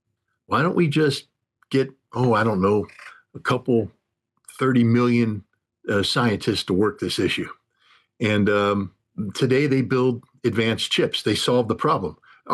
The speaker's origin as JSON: {"language": "English", "country": "United States", "said": "I'm an American. I'm as patriotic as it gets. And you attack my country, you put down my country without purpose, and you'll get a fist or a headbutt or worse. I love my country."}